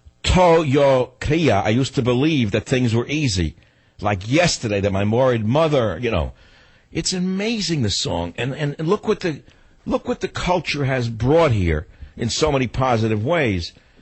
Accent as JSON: {"language": "English", "region": "New York", "country": "United States", "tie": "born or raised there", "said": "I grew up on Cuban, Puerto Rican, Panamanian music in New York. And the thing is, I learned Spanish in school for 7 years."}